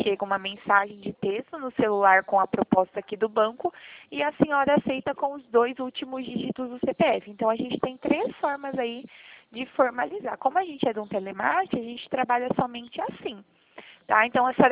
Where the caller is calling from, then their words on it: Limeira, São Paulo, Brazil; Eu falo aqui de Limeira, do estado de São Paulo.